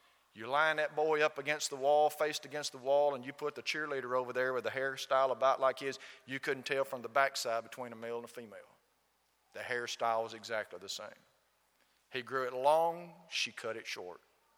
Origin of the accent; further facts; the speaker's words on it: the South, United States; And I grew up in the South. I played basketball at Austin High School.